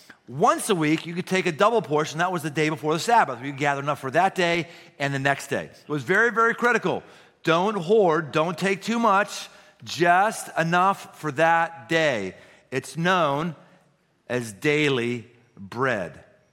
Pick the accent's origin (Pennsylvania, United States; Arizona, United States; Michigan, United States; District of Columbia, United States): Pennsylvania, United States; Pittsburgh; I grew up in Pittsburgh.